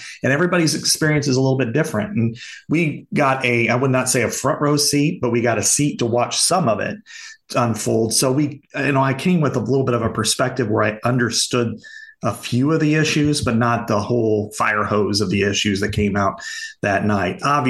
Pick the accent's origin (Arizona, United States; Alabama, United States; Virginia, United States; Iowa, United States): Iowa, United States; Burlington; I'm from Burlington, Iowa. My experiences, even covering the team, is different than somebody who's from Chicago or Detroit or whatever.